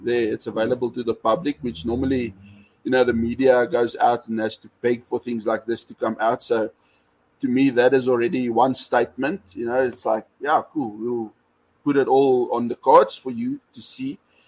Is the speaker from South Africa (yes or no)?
yes; South Africa; yeah, I am a South African.